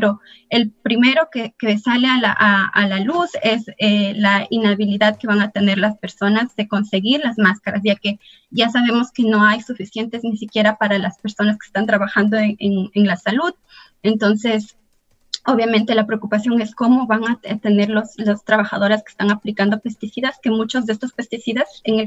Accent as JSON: {"language": "Spanish", "country": "Ecuador", "moved": "as an adult", "lives_now": "Rochester, United States", "said": "Yo originalmente vengo de Ecuador y vivo aquí en la ciudad de Rochester desde el 2012, que me mudé acá"}